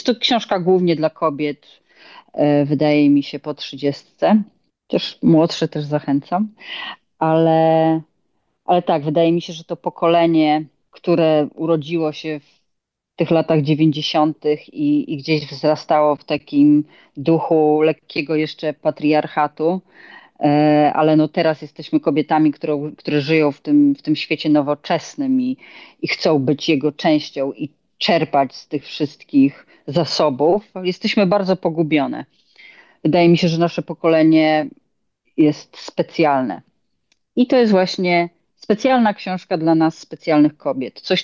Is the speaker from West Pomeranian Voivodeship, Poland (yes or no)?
no; Warsaw, Masovian Voivodeship, Poland; Jak przyjeżdżam na wakacje, to jestem z Warszawy, więc ląduję w Warszawie